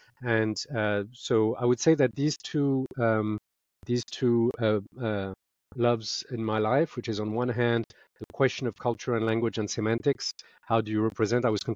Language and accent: English; Paris, Île-de-France, France; also born or lived in London / Mauritius; multicultural individual by my origins. I was born in London. I grew up in Paris, but I also spent some time in my childhood in Mauritius because my mother was from Mauritius. And my father is New Zealand, and so I have this kind of very multicultural angle. I speak multiple languages